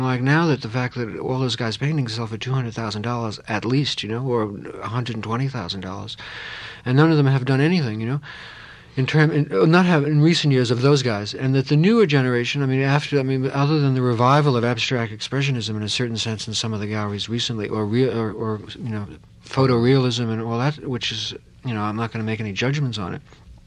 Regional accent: New York, United States; it was New York, you know, and I'm from New York, one knew Frank O'Hara and John Ashbery and Kenneth Koch

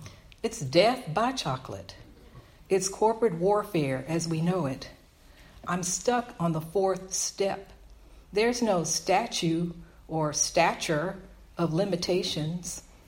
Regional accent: Texas, United States; also born or lived in Alabama; now in Los Angeles, United States; I grew up in Texas and I was born in Alabama.

